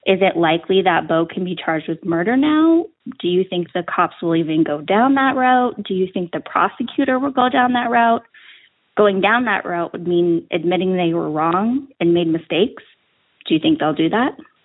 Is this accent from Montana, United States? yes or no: yes; Great Falls, Montana, United States; I'm from Great Falls, Montana.